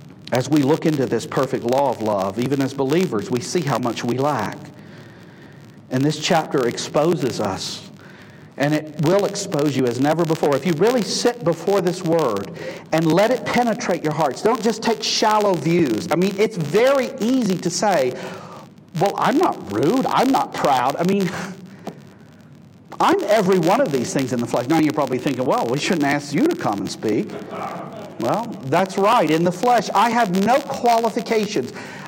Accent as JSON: {"language": "English", "region": "Southern United States", "country": "United States", "said": "I come from the South, where all kinds, everybody's walk the aisle and give the preacher their hand"}